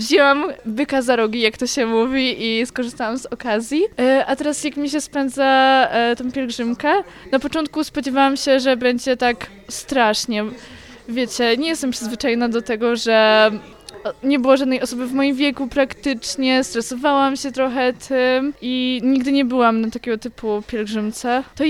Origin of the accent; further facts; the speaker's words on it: Oleśnica, Lower Silesian Voivodeship, Poland; bo ja pochodzę z Oleśnicy, to jest 30 tysięcy mieszkańców tak około